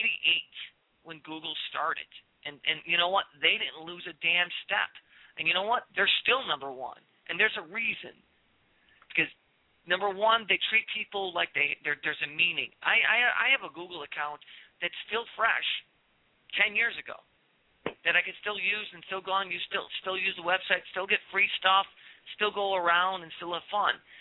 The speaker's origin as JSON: {"language": "English", "town": "Chicago", "region": "Illinois", "country": "United States", "moved": "as an adult", "said": "Now I'm traditionally from Chicago. I was in Chicago for 43 years. So I just actually moved out here."}